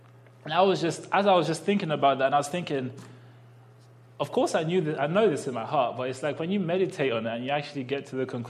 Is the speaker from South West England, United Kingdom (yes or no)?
no; London, United Kingdom; I am from London, for those of you that haven't realized that already.